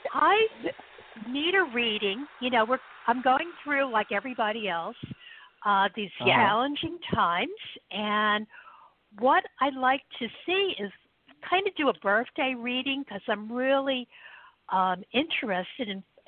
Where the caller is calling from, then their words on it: New York City, New York, United States; I'm calling in from New York City.